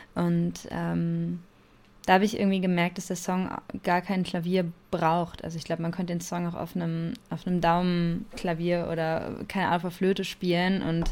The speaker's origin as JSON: {"language": "German", "town": "Bielefeld", "region": "North Rhine-Westphalia", "country": "Germany", "said": "ich wohne in Bielefeld und wir kommen fast alle aus Bielefeld."}